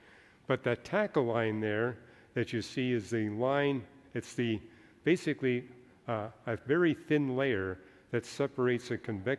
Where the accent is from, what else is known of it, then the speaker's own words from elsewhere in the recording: Canada; I grew up in Canada, so I saw it quite frequently.